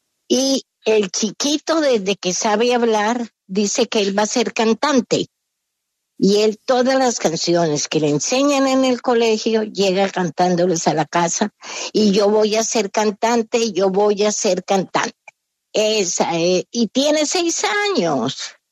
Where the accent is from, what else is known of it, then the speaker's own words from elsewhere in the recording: Medellín, Antioquia, Colombia; born there; yo nací en Medellín, en la ciudad de Medellín. Mi familia era de Titiribí por parte de mi mamá.